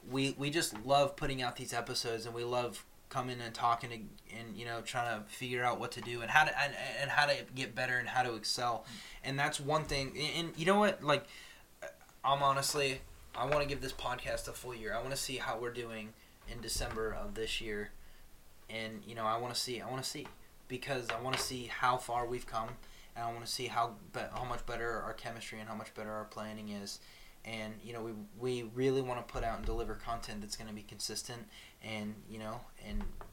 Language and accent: English; Florida, United States; we grew up in Florida, so you play it in hot Florida, like spring, summer days